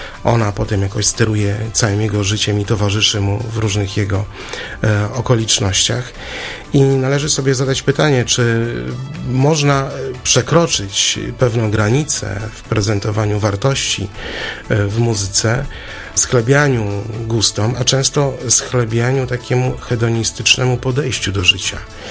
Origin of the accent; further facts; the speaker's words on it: Olsztyn, Warmian-Masurian Voivodeship, Poland; also born or lived in Szczytno; Urodziłem się w Szczytnie, ale całe moje życie jest związane z Olsztynem.